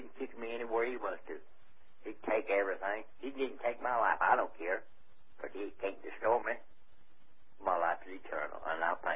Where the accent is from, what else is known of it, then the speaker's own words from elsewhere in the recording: Indiana, United States; I'm originally from Indiana.